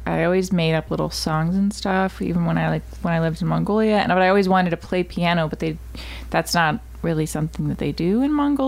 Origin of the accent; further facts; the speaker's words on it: Nashville, Tennessee, United States; also born or lived in Franklin; I usually just say Nashville because I grew up in Nashville from when I was like 12, and I lived there in a little town called Franklin just outside Nashville.